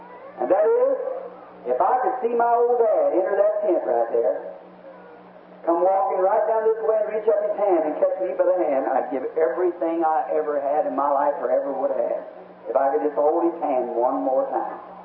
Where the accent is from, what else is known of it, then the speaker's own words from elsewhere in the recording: United States; I'm American. I love my nation. I'm willing to go to war anytime it goes to war.